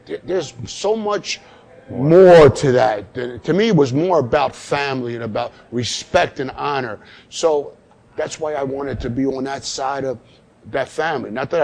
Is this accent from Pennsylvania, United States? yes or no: yes; Philadelphia, Pennsylvania, United States; I lived, we grew up in South Philly. My father and my mother had my mother's mother living with us.